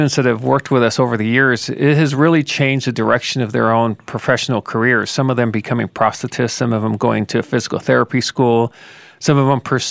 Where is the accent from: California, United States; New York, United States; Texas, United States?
Texas, United States; El Paso; I grew up here in El Paso, Texas. It's a binational border region.